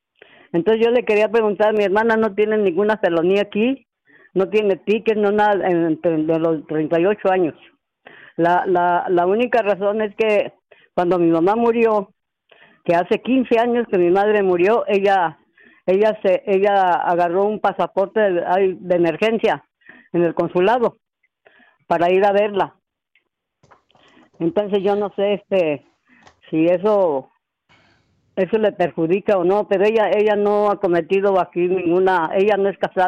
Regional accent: Morelia, Michoacán, Mexico; born there; also born or lived in Mexico City; Yo nací en Morelia, Michoacán. Pero todos después nos fuimos para la Ciudad de México y allá viven mis demás hermanos.

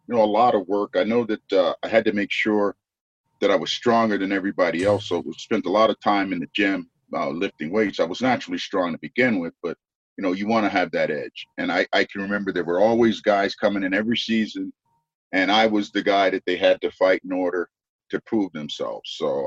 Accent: New York, United States; also born or lived in Ocala, Florida; The move started when I was about 3 years old. And we moved to New York from Ocala, Florida.

